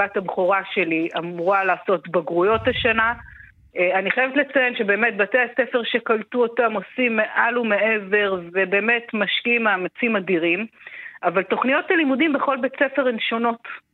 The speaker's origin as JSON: {"language": "Hebrew", "town": "Dan", "region": "Northern District", "country": "Israel", "tie": "born or raised there", "said": "אני מרגע שנולדתי אני גר על גבול הצפון, גדלתי בקיבוץ דן, התחתנתי עם בן קיבוץ חניתה, ובעצם אני חברת קיבוץ חניתה"}